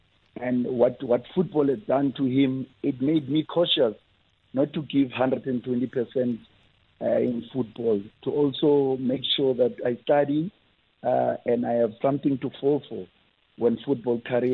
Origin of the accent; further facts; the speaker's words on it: Khayelitsha, Western Cape, South Africa; also born or lived in Langa; I was born in Langa, and then I went to Khayelitsha. I spent most of my time in Khayelitsha.